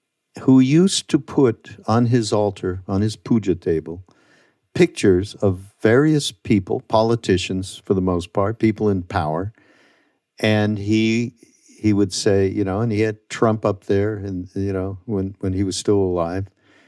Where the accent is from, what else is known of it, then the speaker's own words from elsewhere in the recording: Canada; I'm from Canada, so I have a whole different view. I did not grow up in the U.S.